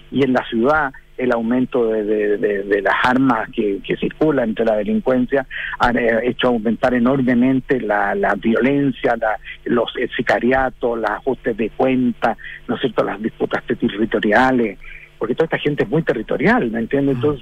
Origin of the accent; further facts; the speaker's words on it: Iquique, Tarapacá, Chile; Yo soy iquiqueño, he visto la evolución que ha tenido la criminalidad.